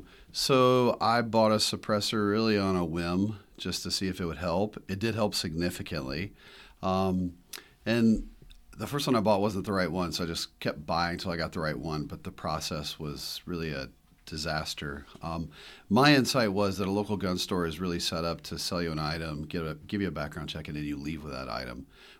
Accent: the South, United States; I moved to South Dakota. My wife's from there. I grew up in the South.

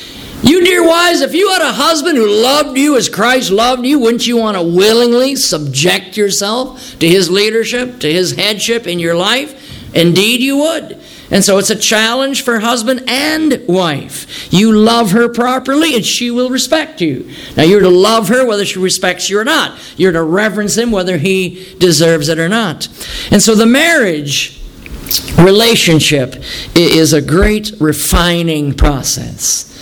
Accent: Wisconsin, United States; Well, we know how that turned out. I grew up in Wisconsin.

